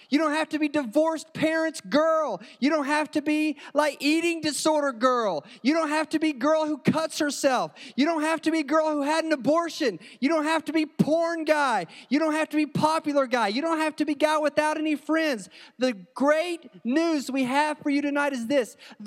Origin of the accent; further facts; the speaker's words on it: Morristown, Tennessee, United States; Now, I'm from Morristown, okay? I grew up like 60 seconds from here.